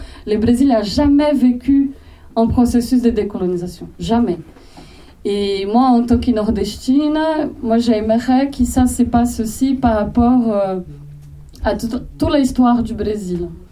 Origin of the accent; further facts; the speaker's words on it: Ceará, Brazil; now in France; no Brasil eu passo por branca, e eu sou do Ceará, eu venho de uma família pobre que é emergente